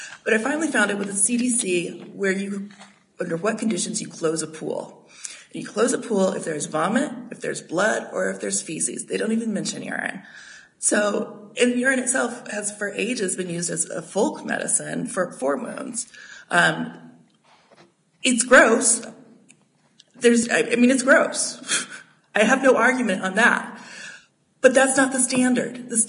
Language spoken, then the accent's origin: English; New Mexico, United States; I grew up in New Mexico. It pains me.